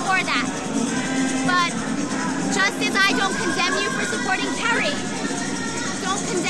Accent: California, United States; We are from Southern California, and we are the GOP Jamboree.

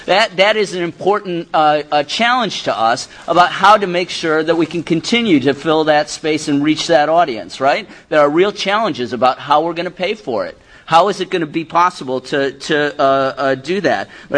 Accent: Chicago, Illinois, United States; I mean, I've only known, you know, because I'm from Chicago, I've only known KALW a couple times now

